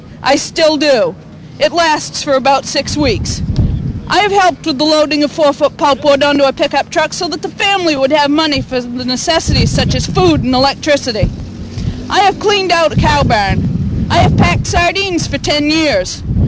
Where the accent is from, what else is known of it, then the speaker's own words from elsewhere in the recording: Dixmont, Maine, United States; and I'm from Dixmont.